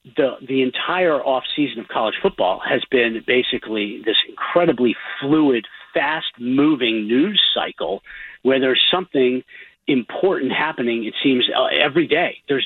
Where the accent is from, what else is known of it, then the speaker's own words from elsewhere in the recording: Washington, D.C. area, United States; I grew up in the Washington, D.C. suburbs